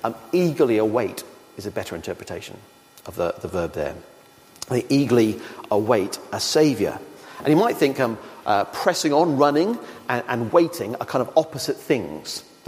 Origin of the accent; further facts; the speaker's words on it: Australia; So I'm Australian. I have an Australian passport, some top drawer at home. I'm a citizen of Australia.